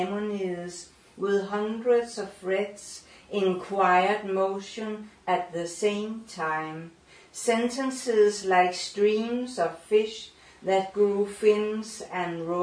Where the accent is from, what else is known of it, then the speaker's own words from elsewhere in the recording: Denmark; first language Danish; English is a second language; I mostly read in English, but I give you few examples in Danish. and I start with my mother tongue.